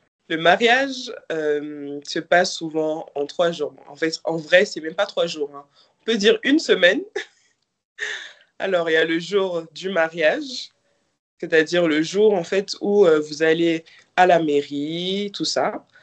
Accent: Mali; j'ai d'abord fait 5 ans en Belgique. Après cela, nous sommes rentrés au Mali. Avant toute chose, j'ai appris d'abord le français avant même ma langue maternelle.

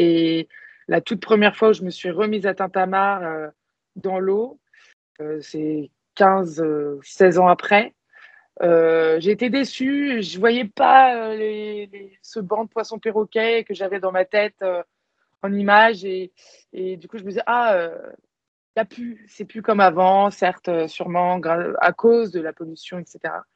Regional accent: Brittany, France; Moi, je viens de Bretagne, on n'est pas enfermé en Bretagne en plein hiver où il fait froid

